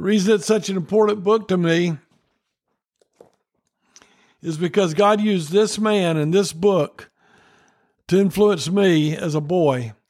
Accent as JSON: {"language": "English", "region": "Tennessee", "country": "United States", "said": "There's a movie about him, and he's from Tennessee, and I'm from Tennessee."}